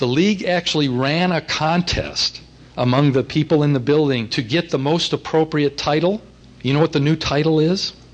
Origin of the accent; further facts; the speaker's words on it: California, United States; Okay, great. I'm from California too.